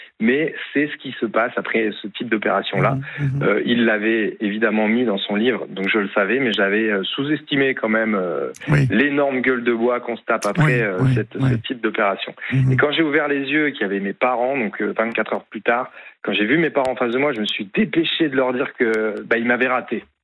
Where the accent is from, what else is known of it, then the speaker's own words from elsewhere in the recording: Nancy, Grand Est, France; first language French; je suis rentré chez moi à Nancy.